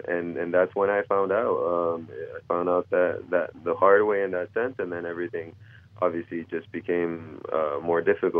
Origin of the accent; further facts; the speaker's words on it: United States; I'm as American as they come. I've lived here almost my entire life.